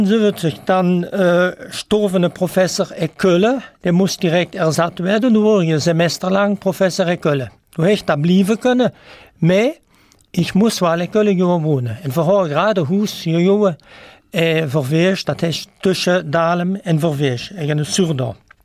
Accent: Eupen, Wallonia, Belgium; born there; ich bin 1940 in Eupen geboren. Doch 21. März, also nächste Woche, habe ich Geburtstag, werde ich 71.

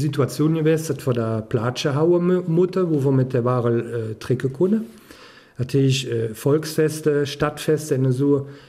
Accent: Belgium; Das wird vor als Belgier.

